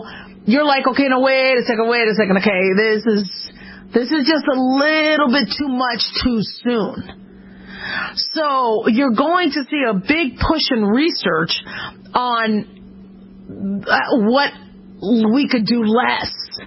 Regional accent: Phoenix, Arizona, United States; born or raised there; now in Las Vegas, United States

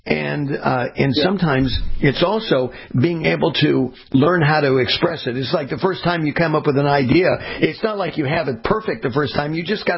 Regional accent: California, United States; See, I grew up in Southern California, Dr. Hutchison.

